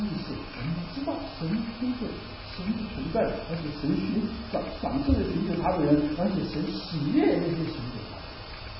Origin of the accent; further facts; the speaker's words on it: China; 我们中国人常常说“一而再，再而三”，意思就是两三次也是够，是不是？